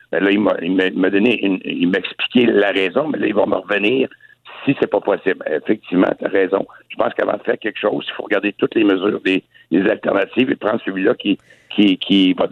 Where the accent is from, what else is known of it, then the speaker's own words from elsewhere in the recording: Quebec, Canada; Alors, on est quand même chanceux de vivre dans une société chez nous au Québec